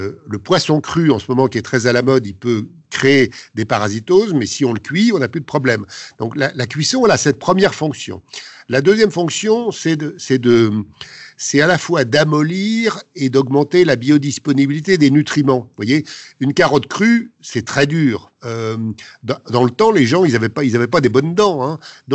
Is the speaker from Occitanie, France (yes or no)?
no; Grand Est, France; je suis alsacien et que l'Alsace est le plus beau pays du monde.